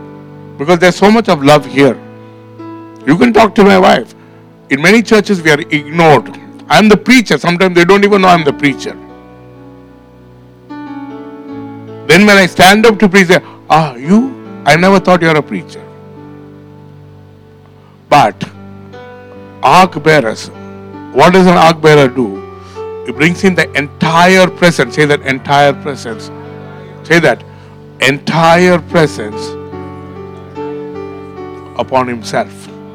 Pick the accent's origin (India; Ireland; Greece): India; English is a second language; I come from India.